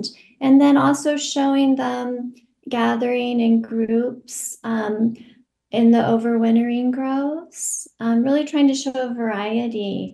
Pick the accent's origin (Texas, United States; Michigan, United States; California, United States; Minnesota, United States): California, United States; Bolinas; back in my hometown in Bolinas